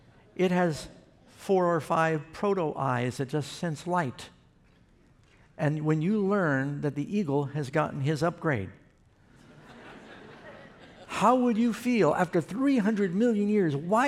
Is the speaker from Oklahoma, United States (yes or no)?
no; New York City, New York, United States; born or raised there